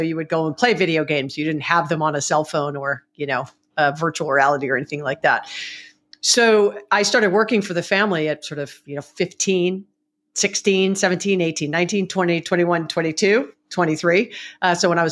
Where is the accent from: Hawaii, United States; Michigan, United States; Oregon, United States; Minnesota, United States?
Hawaii, United States; So I was born and raised in Hawaii